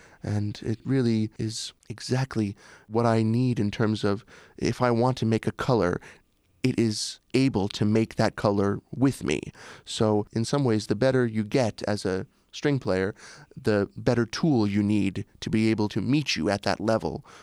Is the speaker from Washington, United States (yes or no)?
yes; Seattle, Washington, United States; I grew up in Seattle, Washington, because my father at the time was the music director of the Seattle Symphony.